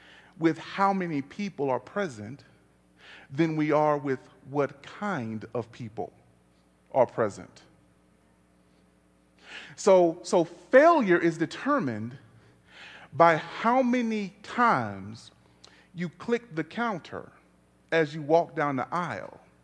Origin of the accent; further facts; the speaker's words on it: Texas, United States; I'm a Texan. And moving from Texas to Colorado is hard.